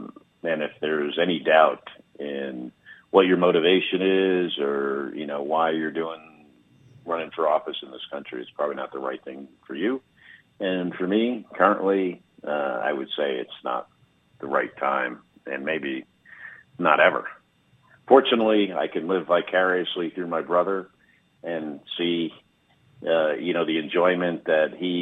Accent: West Orange, New Jersey, United States; Well, I was born in Orange. I grew up in West Orange.

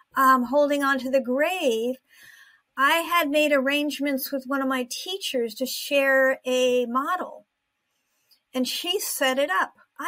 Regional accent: Connecticut, United States; now in Westerly, United States; I decided to move back to where I grew up. I grew up in Connecticut and I moved back. I moved to Rhode Island, which is right on the border.

